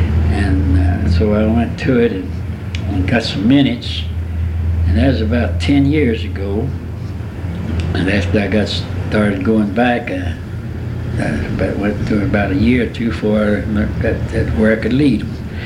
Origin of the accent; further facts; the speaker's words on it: Alabama, United States; I was born in Weedale, Alabama, out in the country, a few miles southwest of where Lonnie Rogers place.